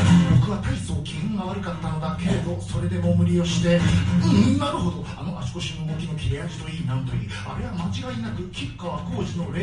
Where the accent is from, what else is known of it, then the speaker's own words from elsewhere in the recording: Chiba, Japan; 僕は生まれ育ちは千葉県千葉市なんですけど